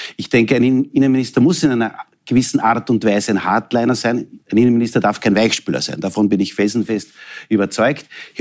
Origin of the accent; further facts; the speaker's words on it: Texingtal, Lower Austria, Austria; ich komme aus dem Texingtal, das ist jene Gemeinde, wo ich 6 Jahre Bürgermeister war, das ist im Niederösterreich.